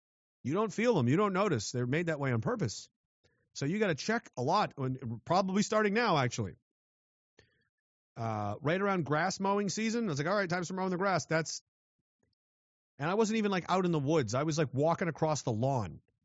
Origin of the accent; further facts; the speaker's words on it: Nova Scotia, Canada; And I grew up here. I grew up in Nova Scotia, and I used to go out and play in the spring and the summertime and the fall.